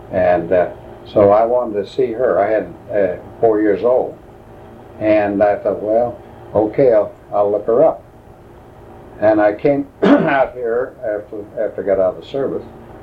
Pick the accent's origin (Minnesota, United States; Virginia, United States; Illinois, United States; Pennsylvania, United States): Virginia, United States; now in Beaverton, United States; I came from the Deep South, and I think everybody's some relation to Davy Crockett. I'm from Virginia.